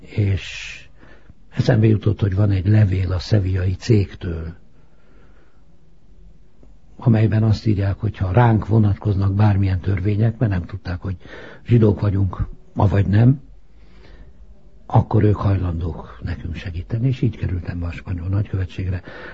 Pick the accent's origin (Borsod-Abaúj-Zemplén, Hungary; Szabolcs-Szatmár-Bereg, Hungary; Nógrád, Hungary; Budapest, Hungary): Budapest, Hungary; Pesten születtem, Pesten laktam, az Éva utcában laktunk, a Madácsházakban, mai Asbót utca. De Budára jártam gimnáziumba, a Várba